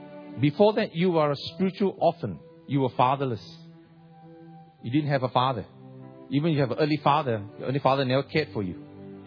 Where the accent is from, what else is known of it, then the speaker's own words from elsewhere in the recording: Ipoh, Perak, Malaysia; we are from Ipoh City in the state of Perak in Malaysia, West Malaysia that is. Okay. As you can see, we are Chinese.